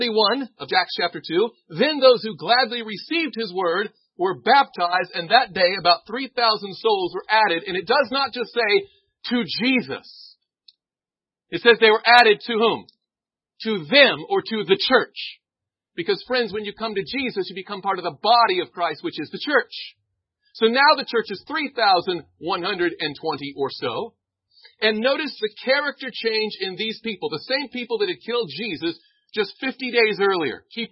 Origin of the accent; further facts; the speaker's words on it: the South, United States; I grew up in the South, we call it holy rolling, right?